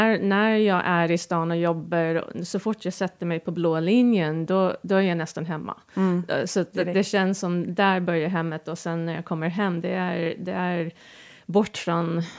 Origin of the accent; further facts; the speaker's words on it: Mechanicsville, Maryland, United States; now in Sweden; Jag kommer från Mechanicsville, Maryland.